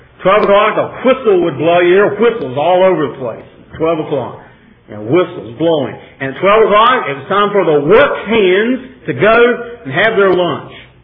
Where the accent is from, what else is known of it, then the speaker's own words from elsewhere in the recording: Bassett, Virginia, United States; I grew up in Bassett, where there are a lot of furniture factories